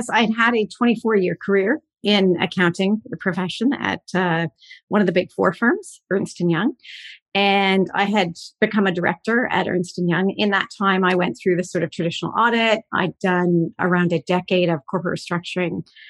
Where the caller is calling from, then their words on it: Oakville, Ontario, Canada; I am tuning in from Oakville, Ontario, just about half an hour or 2 hours, depending on the commute, west of Toronto.